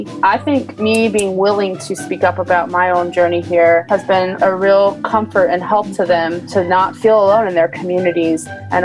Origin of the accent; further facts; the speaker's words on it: Northeast, United States; I grew up in the Northeast and my mom is from the South. My dad is from Syria.